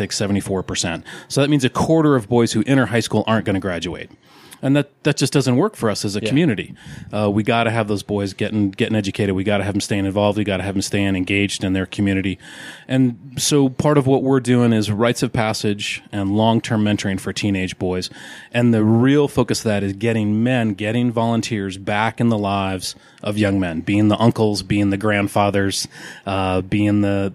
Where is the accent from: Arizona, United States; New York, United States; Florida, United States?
Arizona, United States; Jerome; I'm almost a local boy. I grew up in Jerome, Arizona.